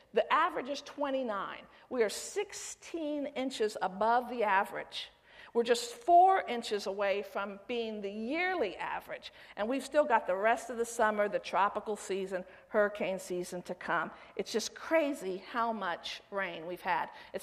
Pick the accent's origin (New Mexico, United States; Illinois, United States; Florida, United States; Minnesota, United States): Florida, United States; moved away as an adult; now I was raised in the Tampa Bay area in Florida. In fact, your youth pastor and I went to the same high school. St. Pete High School, that's right. A few years apart. But I was raised there.